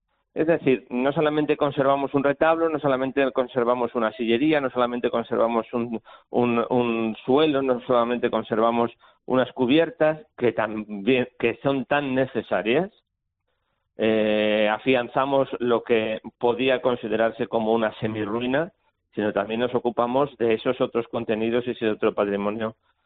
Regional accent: Valladolid, Castile and León, Spain; Sinceramente, como vallisoletano, como historiador

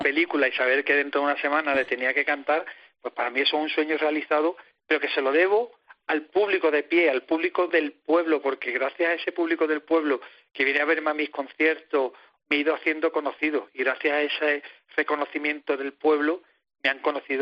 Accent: Jerez, Andalusia, Spain; Especial sí es, porque es mi tierra, mi ciudad, a la que amo, pero para mí cualquier ciudad que visito es especial, es única. Cierto es que cuando canta y juega uno en casa, ¿no?, en Jerez

